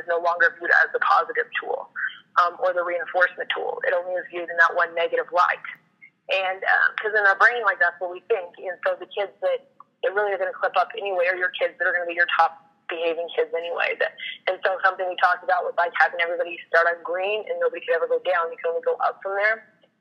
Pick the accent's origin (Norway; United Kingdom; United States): United States; Omaha, Nebraska; moved away as an adult; I'm from Omaha, Nebraska, and then moved down here to Oklahoma State.